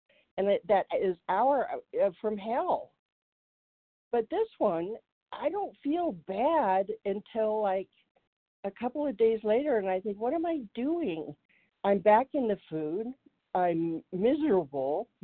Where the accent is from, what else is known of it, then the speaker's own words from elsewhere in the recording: Colorado, United States; Yes, I am from Colorado.